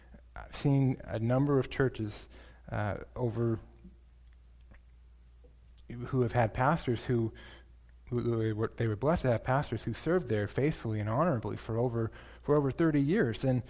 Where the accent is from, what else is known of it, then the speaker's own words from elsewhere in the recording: United States; it's a reminder to me as an American